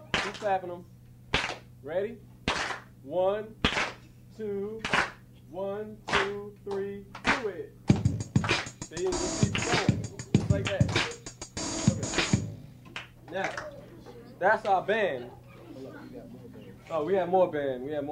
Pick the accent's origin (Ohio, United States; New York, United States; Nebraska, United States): New York, United States; Queens; I'm from Queens, New York. I've been in the West Palm, Riviera Beach, Miami, Fort Lauderdale area for, I don't need the mic yet, for 2 years.